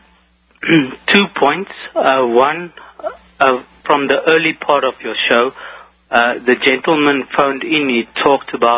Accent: South Africa; I'm from South Africa, and I read on the internet about a case in America

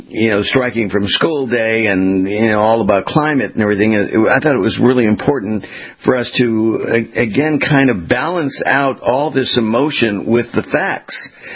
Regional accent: California, United States; I mean, I grew up choking in Southern California.

